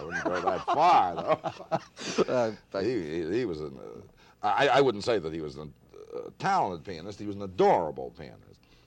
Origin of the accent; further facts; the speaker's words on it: New Haven, Connecticut, United States; I lived in New Haven. I was born and raised in New Haven.